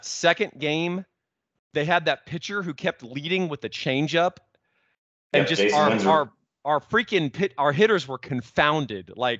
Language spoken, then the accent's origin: English; Austin, Texas, United States; Yeah, so I grew up in Austin